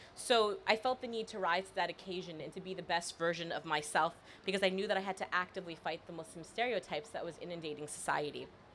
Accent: Maryland, United States; America is the only home that I've ever lived in. I was born and raised in Maryland.

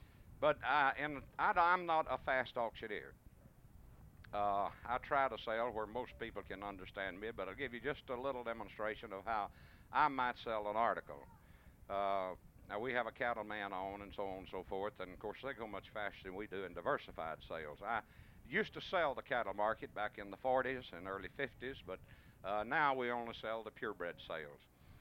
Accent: Lawrenceburg, Tennessee, United States; from Lawrenceburg, Tennessee, the home of David Crockett.

